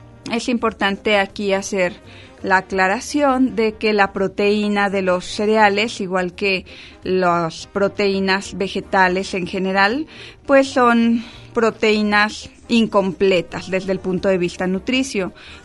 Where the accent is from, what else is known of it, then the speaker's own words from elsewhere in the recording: Mexico; como cultura mexicana pues sí nuestro cereal favorito, por así decirlo, o que consumimos en mayor abundancia es el maíz.